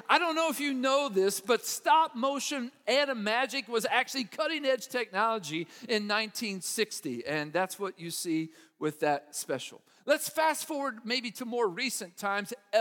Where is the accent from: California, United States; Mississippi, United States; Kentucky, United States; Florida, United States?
Kentucky, United States; Maysville; who happens to be from my hometown, Maysville, Kentucky.